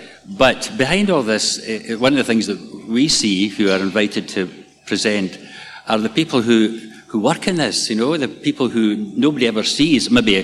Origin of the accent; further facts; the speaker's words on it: Kilmarnock, Scotland, United Kingdom; Hurlford's a small village near Kilmarnock, my hometown.